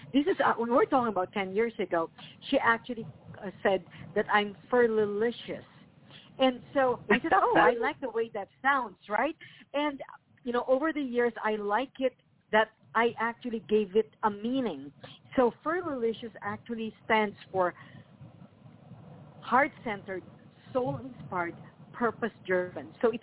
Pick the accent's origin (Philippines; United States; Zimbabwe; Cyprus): Philippines; being Filipino, every single Filipino has a nickname.